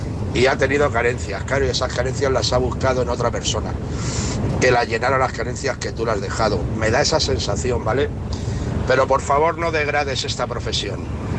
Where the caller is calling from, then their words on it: Toledo, Castilla-La Mancha, Spain; de Toledo.